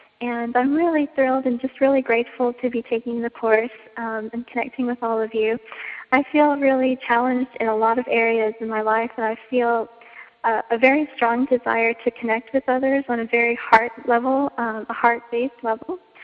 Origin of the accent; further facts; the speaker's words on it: North Carolina, United States; I'm from North Carolina, United States.